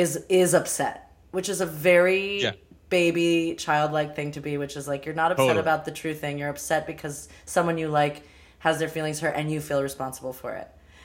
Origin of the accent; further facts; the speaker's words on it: Los Angeles, California, United States; And I was like, I'm from Los Angeles.